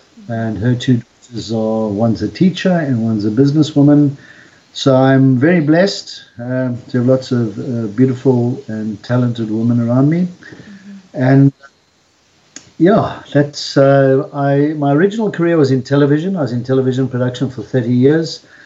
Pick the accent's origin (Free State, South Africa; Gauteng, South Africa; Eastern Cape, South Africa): Gauteng, South Africa; Johannesburg; now in Cape Town, South Africa; I'm a 60-year-old man, born and raised in Johannesburg, now living in Fishhook in Cape Town.